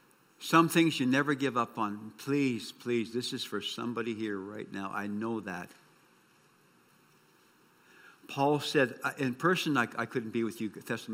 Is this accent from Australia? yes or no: yes; Geraldton, Western Australia, Australia; I used to come back to Geraldton, my hometown, and I was all over the world